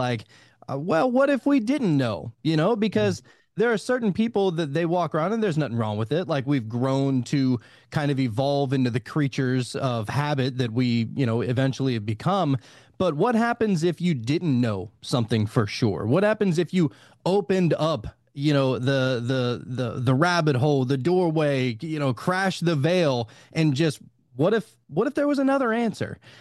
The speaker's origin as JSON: {"language": "English", "region": "Louisiana", "country": "United States", "said": "I'm from Louisiana, so just go down to Bourbon Street and hit any one of the 1,000 tarot card tables"}